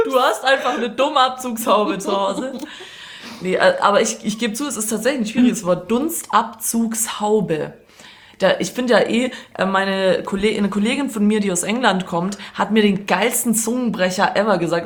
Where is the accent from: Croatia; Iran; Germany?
Croatia; Ja, deswegen bin ich Kroatin.